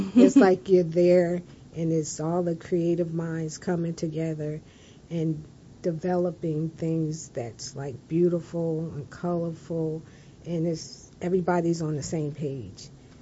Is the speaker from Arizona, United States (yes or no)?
no; New Jersey, United States; I grew up on the East Coast. I am from New Jersey.